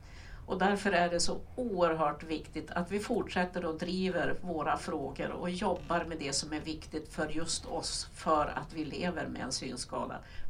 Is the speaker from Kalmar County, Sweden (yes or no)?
no; Västerbotten County, Sweden; så kommer jag från Västerbotten, är bosatt i Umeå